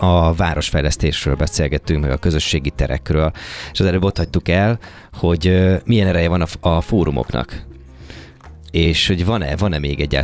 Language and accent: Hungarian; Békéscsaba, Békés, Hungary; ott, ahol én felnőttem, mindenképp biztos megvan a Csabai Kolbász Fesztivál